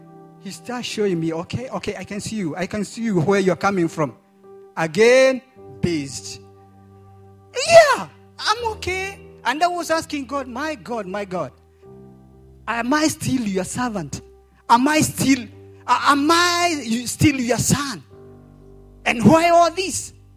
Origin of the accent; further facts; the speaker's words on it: Kenya; English is a second language; moved away as an adult; now in United States; But I stayed, not in my home country, Kenya.